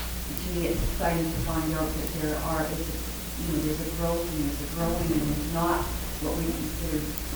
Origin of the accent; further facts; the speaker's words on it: Canada; I guess as a Canadian, I find it encouraging that, you know, this has happened within the last year.